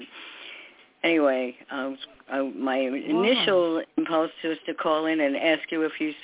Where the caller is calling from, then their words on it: New York, United States; from New York.